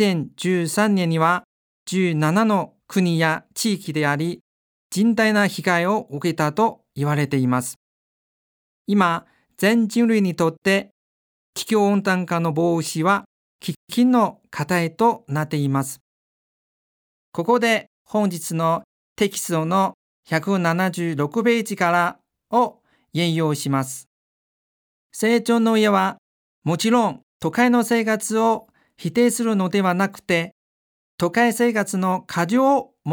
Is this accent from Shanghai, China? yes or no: no; Liaoyang, Liaoning, China; Japanese is a second language; now in Japan; 私は3、4年に一度、中国の遼寧省、遼陽市の故郷に帰りますが、帰るごとに故郷の大きな変化を感じています。